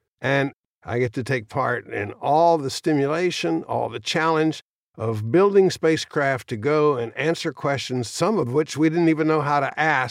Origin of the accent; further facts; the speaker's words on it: New York City, New York, United States; I was born in New York City in March of 1942. And I lived in row houses, 7521 167th Street in Queens, New York.